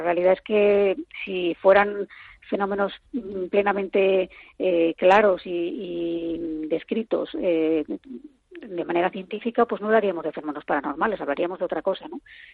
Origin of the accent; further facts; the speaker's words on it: Madrid, Community of Madrid, Spain; ya que yo soy madrileña y a mucha honra, ¿no? Y vivo aquí.